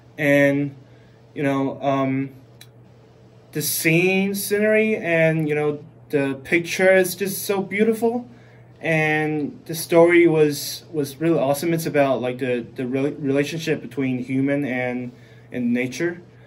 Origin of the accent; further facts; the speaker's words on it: Taiwan; I'm a filmmaker from Taiwan, and I usually make short film and music videos.